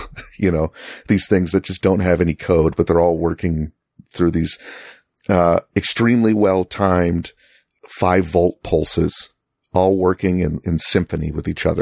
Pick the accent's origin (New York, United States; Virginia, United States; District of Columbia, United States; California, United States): New York, United States; Rochester; also born or lived in LaGrange, Georgia; I lived in a little town called LaGrange, Georgia for about 4 years. And before and after that, I grew up in Rochester, New York.